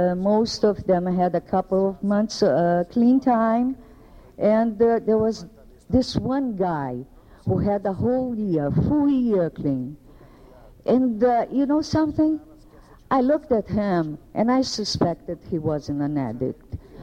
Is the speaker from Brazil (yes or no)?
yes; Brazil; because I am from Brazil, and I have some particulars that belong to me.